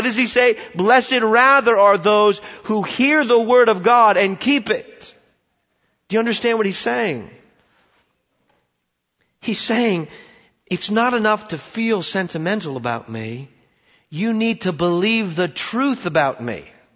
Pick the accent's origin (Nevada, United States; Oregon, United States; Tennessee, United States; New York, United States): Oregon, United States; I grew up in Oregon, okay? And there are a lot of people in Oregon like this lady.